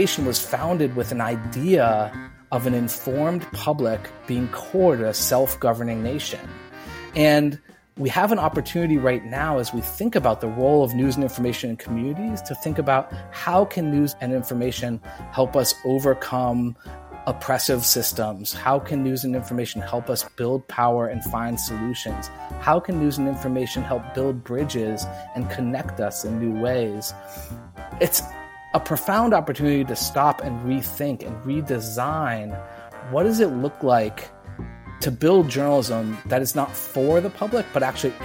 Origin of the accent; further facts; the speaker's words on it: New York, United States; now in Northampton, United States; I grew up in the Finger Lakes and went to college around the Adirondack Mountains.